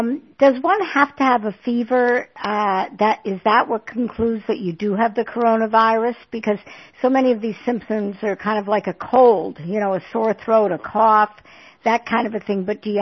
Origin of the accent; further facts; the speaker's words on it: East Norwich, New York, United States; Yes, I'm from East Norwich.